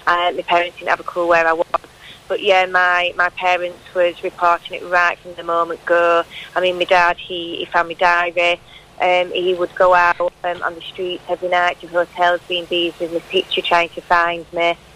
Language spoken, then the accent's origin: English; Rotherham, Yorkshire and the Humber, United Kingdom; We know now that there was at least 1,510 other children like myself. And that's just in my hometown. Of course, it's in just a problem for Rotherham.